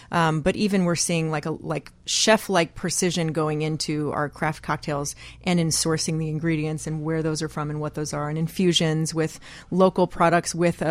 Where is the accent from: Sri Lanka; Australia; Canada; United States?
United States; Texas; now in Chicago, United States; I'm from Texas, and I'm here to tell you that I cannot get my fix here.